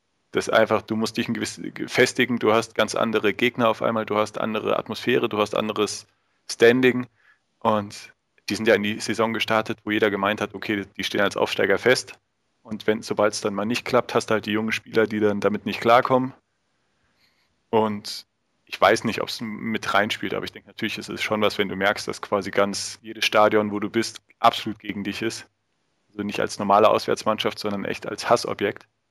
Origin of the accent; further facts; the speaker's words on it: Frankfurt, Hesse, Germany; Auch als Frankfurter darf man das mal.